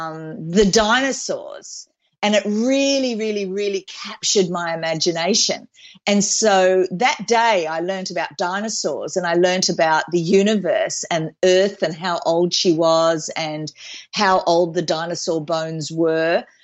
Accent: Sydney, New South Wales, Australia; So I'm born and bred in Sydney, Australia.

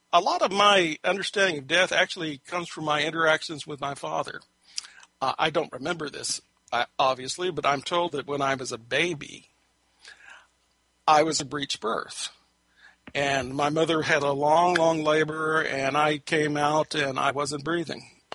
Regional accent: Texas, United States; I was 18 years old. I was growing up in Texas, where you have these bodies of water called stock tanks.

